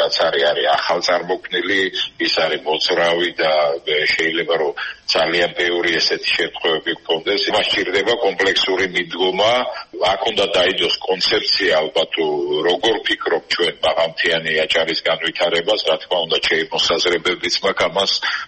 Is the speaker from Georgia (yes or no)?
yes; Batumi, Adjara, Georgia; ეს თავისთავად ბათუმში დაბადებული გაზრდილი ვარ და სხვანაირად ვერ წარმოვიდგენია.